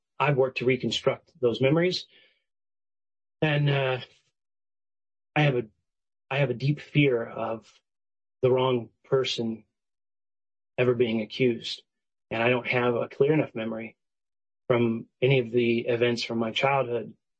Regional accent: Texas, United States; So I grew up in Texas, normal kid.

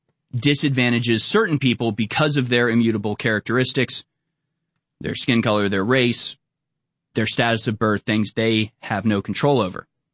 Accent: Texas, United States; Can I carry a Bowie knife since I'm from Texas?

